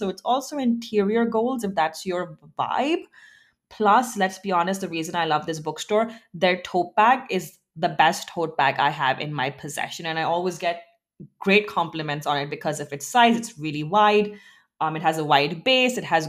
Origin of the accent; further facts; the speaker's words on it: San Francisco, California, United States; And now let's fly over to my hometown or my home area, San Francisco.